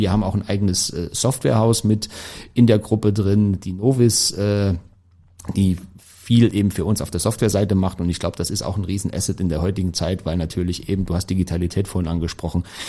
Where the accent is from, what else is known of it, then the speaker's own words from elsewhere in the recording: Thuringia, Germany; ich bin aufgewachsen in Thüringen, damals noch DDR